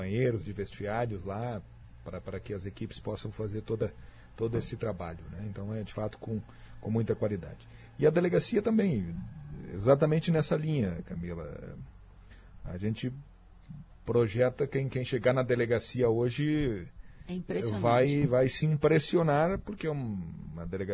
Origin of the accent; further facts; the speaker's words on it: Passo Fundo, Rio Grande do Sul, Brazil; born there; eu não nasci em Amaral, né? Eu nasci em Passo Fundo. E aonde minha família morava hoje pertence a Mato Castelhano.